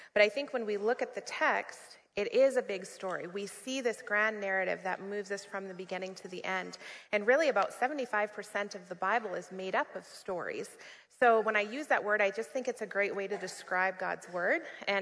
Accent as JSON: {"language": "English", "country": "United States", "said": "I moved to Colorado. I'm from the States, and I worked at a place called Focus on the Family."}